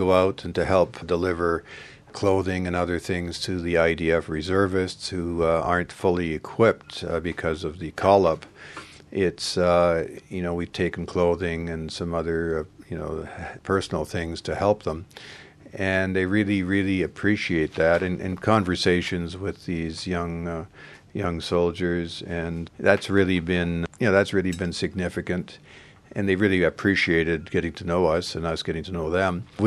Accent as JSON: {"language": "English", "country": "Canada", "said": "And you'd say, well, we're from Canada and we're volunteering here in Israel."}